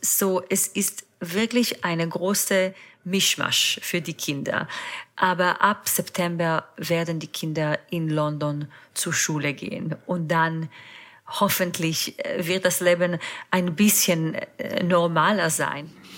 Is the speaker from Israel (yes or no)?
yes; Israel; German is a second language; Also mein Heimat ist Israel und unsere Hauptwohnsitz ist Israel.